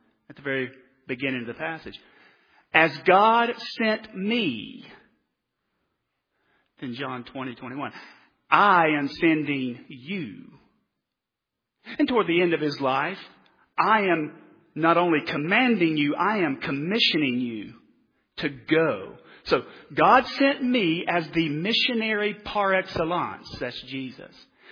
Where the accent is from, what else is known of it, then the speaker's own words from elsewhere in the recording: North Carolina, United States; and then my home state of North Carolina.